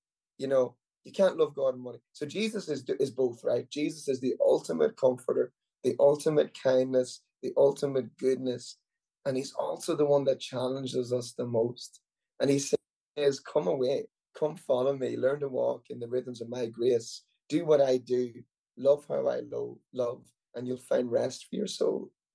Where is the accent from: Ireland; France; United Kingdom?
Ireland; You have to remember, I'm an Irishman, I'm rowdy